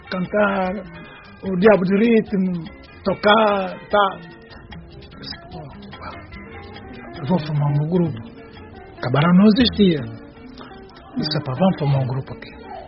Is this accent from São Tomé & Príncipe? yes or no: yes; São Tomé & Príncipe; eu gosto de todas, para mim, que eu sou santomense, sou feijão com arroz